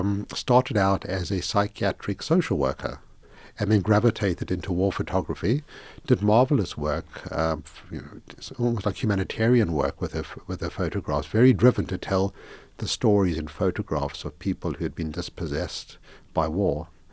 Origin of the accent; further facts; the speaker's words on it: South Africa; Well, I grew up in South Africa.